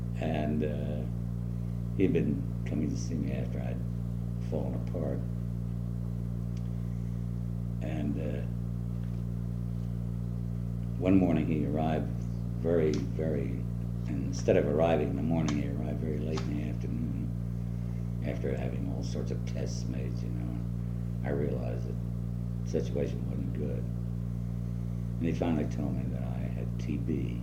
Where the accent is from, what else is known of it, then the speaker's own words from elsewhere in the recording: Philadelphia, Pennsylvania, United States; born there; I was born in Philadelphia in 1893, November 26th of 1893.